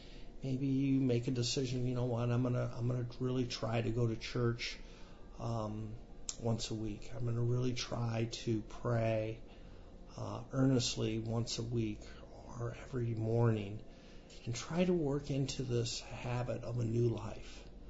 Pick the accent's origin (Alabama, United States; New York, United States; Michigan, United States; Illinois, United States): Michigan, United States; Kalamazoo; But I grew up in Kalamazoo and at St. Augustine's. You know, that's where my parish. I was baptized there.